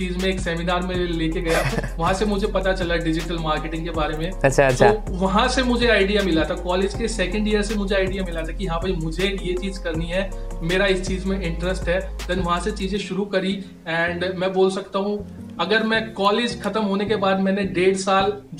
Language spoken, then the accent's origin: Hindi; Haryana, India; now in Delhi, India; मैं वैसे तो हरियाणा से हूँ, हरियाणा में पैदा हुआ था बट राइट नाउ दिल्ली में रहते हैं, और ये बोल सकता हूँ कि दिल्ली के एक बहुत ही पॉश एरिया में राइट नाउ हम रहते हैं, इंडिया गेट के पास।